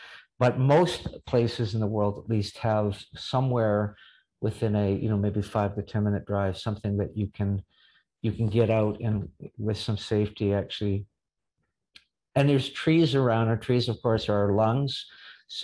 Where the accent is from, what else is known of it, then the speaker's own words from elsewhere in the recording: Canada; I'm a Canadian. We love to say we're sorry